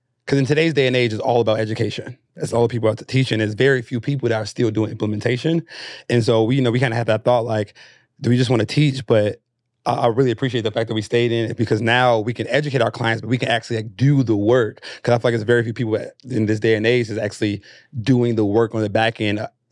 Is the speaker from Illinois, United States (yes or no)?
yes; Chicago, Illinois, United States; Cause you know, like I'm from the South Side of Chicago.